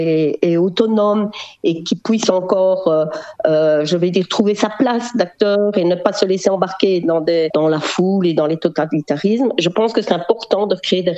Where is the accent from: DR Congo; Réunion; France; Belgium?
Belgium; accent: Belgian; now in Hanover, Germany; Moi, je suis belge, je suis arrivée à Hanovre il y a juste un an.